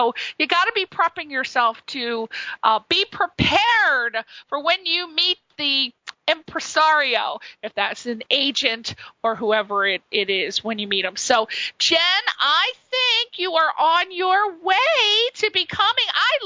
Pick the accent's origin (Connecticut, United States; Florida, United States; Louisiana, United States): Connecticut, United States; I'm from Connecticut, so I'm all about the East Coast.